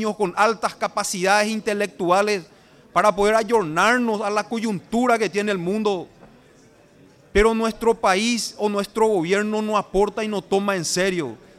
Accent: Paraguay; Realmente tenemos que preocuparnos, unirnos como paraguayos y denunciar esto.

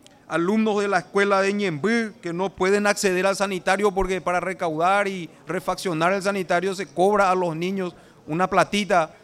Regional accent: Paraguay; Realmente tenemos que preocuparnos, unirnos como paraguayos y denunciar esto.

